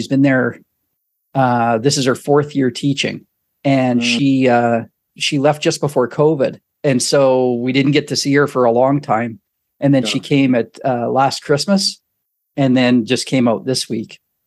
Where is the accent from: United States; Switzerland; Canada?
Canada; Saskatchewan; Well, so we grew up in Saskatchewan, or like I was born and raised in Saskatchewan. So in the middle of the prairies in Canada, and it's a smaller city where we lived, and kind of very conservative in their views and stuff.